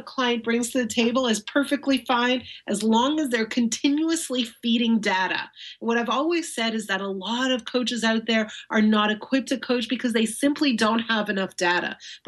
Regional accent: Canada; I'm Canadian. I say data.

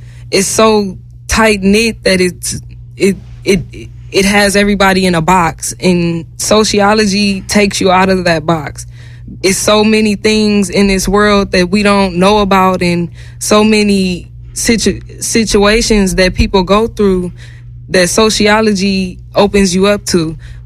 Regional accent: Los Angeles, California, United States; also born or lived in Mount Vernon, United States; Man, my growing up in Los Angeles, I can say it's a blessing and a curse at the same time, because growing up in a place like Los Angeles, you get many benefits that you don't get elsewhere.

